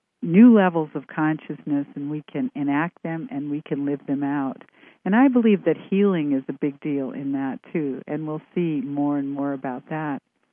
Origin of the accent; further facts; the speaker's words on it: Canada; because I'm Canadian